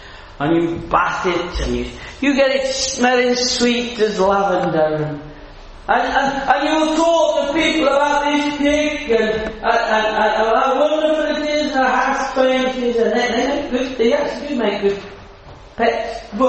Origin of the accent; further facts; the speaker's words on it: Coventry, West Midlands, United Kingdom; born there; all that matters is not that I was born in Coventry, that I am British.